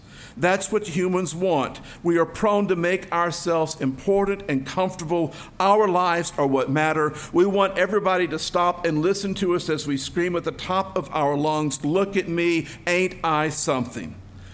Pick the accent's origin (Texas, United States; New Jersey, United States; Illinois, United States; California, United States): Texas, United States; I'm not a Hebrew born of Hebrews, but you all know that I am a Texan born of Texans.